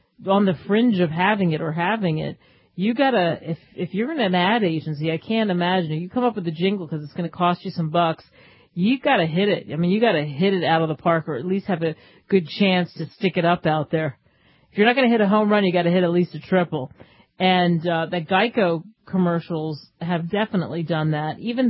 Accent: Minneapolis, Minnesota, United States; Look, I'm from Minneapolis. We have these Juicy Lucy burgers.

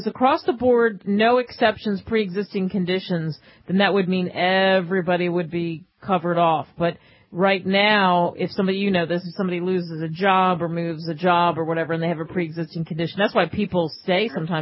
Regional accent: United States; Right, because I'm an American?

